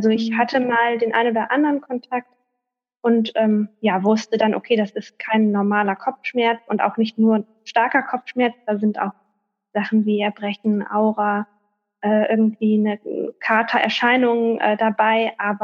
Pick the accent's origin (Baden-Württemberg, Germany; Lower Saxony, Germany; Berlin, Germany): Lower Saxony, Germany; born there; Ich bin gebürtige Ostfriesin, mich hat es aber vor einigen Jahren ins Münsterland verschlagen.